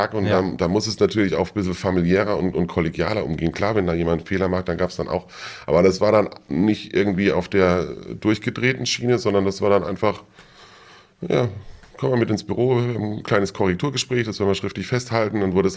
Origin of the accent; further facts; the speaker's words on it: Baden-Württemberg, Germany; Ich bin ursprünglich aus der Nähe von Karlsruhe. Da bin ich geboren, da hätten wir nicht zur Schule gegangen. 17 Jahre Schule, dann habe ich da meine Lehre gemacht, in Ettlingen im Erbrinz.